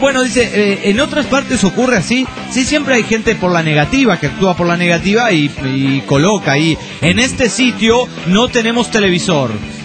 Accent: Veracruz, Mexico; Sé que ustedes están lejos de mi tierra, pero bueno, la observan.

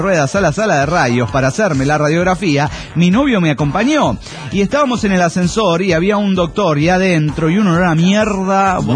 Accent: Mexico City, Mexico

